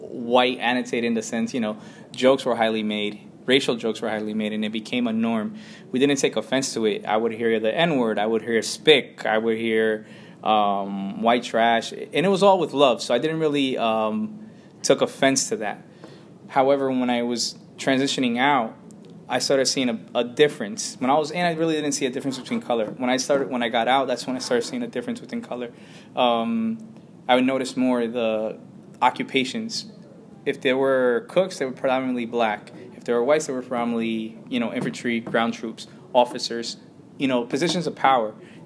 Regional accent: United States; As I say, cultural identity, I was born in the U.S. I'm American. All I know is everything here in America, but however, I was raised in a very ethnic Colombian neighborhood.

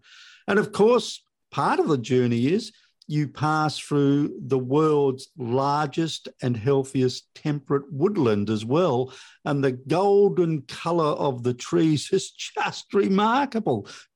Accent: Australia; and as an Australian, you actually get a tremendous sense of pride in your country

